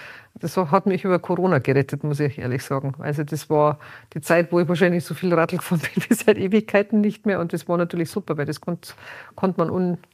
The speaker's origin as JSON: {"language": "German", "town": "Feldkirchen-Westerham", "region": "Bavaria", "country": "Germany", "tie": "born or raised there", "said": "Nach wie vor, da wo ich geboren bin."}